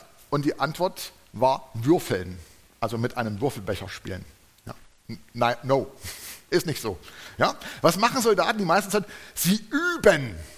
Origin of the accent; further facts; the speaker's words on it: East Germany, Germany; habe ich in einem Staat gelebt, den gibt es nicht mehr. Ich komme ja aus der DDR. Deutschland war früher mal geteilt, für die Venezolaner, die das vielleicht nicht wissen, und ich komme aus dem Teil, der später in den anderen Teil übergegangen ist.